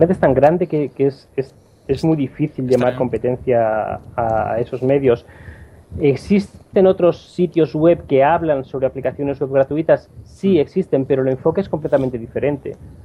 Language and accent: Spanish; Spain; now in Brazil; Yo soy español, pero vivo en Brasil.